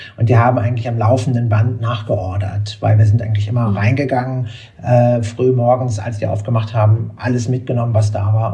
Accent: Berlin, Germany; ich bin in Berlin aufgewachsen, zur Zeit, als noch die Mauer stand

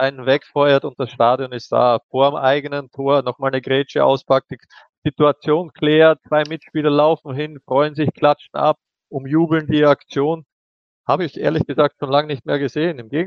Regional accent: Austria; Ich glaube, eigentlich sind wir Österreicher ja eh ein Stück weit genügsam

